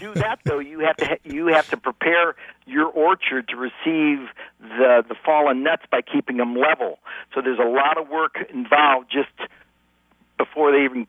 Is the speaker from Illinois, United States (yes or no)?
no; Ohio, United States; I know I grew up in Ohio, and we always had a bowl of nuts with those wonderful kind of stainless steel cracker things.